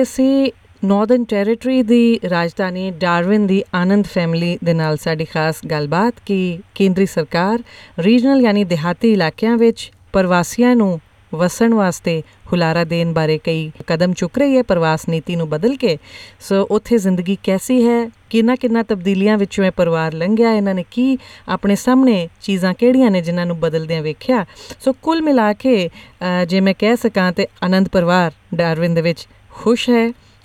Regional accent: Amritsar, Punjab, India; now in Melbourne, Australia; ਮੇਰੇ ਸ਼ਹਿਰ ਅੰਮ੍ਰਿਤਸਰ ਚ ਬਹੁਤ ਜ਼ਿਆਦਾ ਸਰਦੀ ਹੁੰਦੀ ਹੈ.

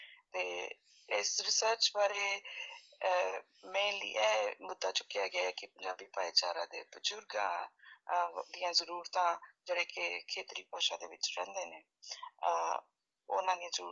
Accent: Amritsar, Punjab, India; now in Australia; ਮੈਂ ਪੰਜਾਬ ਦੇ ਅੰਮ੍ਰਿਤਸਰ ਜ਼ਿਲ੍ਹੇ ਦੇ ਵਿੱਚ ਜੰਮੀ ਪਲੀ। ਮੈਂ ਆਸਟ੍ਰੇਲੀਆ 2005 ਵਿੱਚ ਆਈ ਹਾਂ

